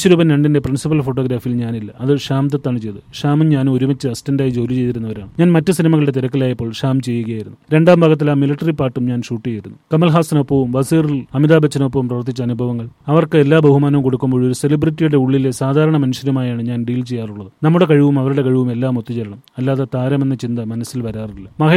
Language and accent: Malayalam; Puthuppally, Kerala, India; അതെ, കോട്ടയത്തെ പുതുപ്പള്ളിയാണ് എന്റെ നാട്. നാടെന്നും എന്റെ ഒരു നൊസ്റ്റാൾജിയാണ്.